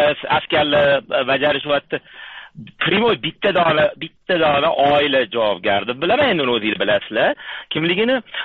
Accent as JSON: {"language": "Uzbek", "region": "Tashkent", "country": "Uzbekistan", "lives_now": "North America", "said": "O'zim Toshkentlikman."}